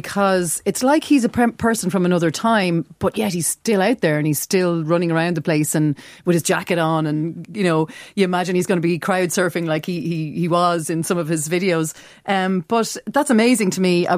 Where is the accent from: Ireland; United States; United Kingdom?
Ireland; County Wicklow; like I'm from West Wicklow, Kildare border, so all the way over there